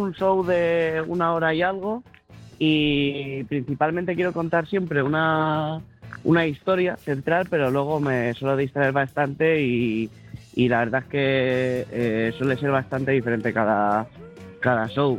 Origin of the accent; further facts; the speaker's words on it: Móstoles, Community of Madrid, Spain; Yo, por ejemplo, que soy de Móstoles, nos encanta el navajeo.